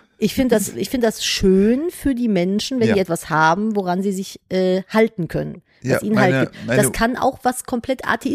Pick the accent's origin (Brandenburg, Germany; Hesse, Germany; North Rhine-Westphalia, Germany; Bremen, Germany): North Rhine-Westphalia, Germany; Cologne; ich bin halt in Köln zur Schule gegangen. Köln ist ein Erzbistum, ne? Wie gesagt, katholischer Papa.